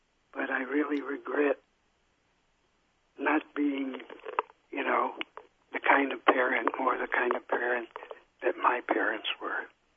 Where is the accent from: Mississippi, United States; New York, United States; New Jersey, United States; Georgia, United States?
New York, United States; Bronx; I grew up in the Bronx in New York in the time when there was like the American Labor Party.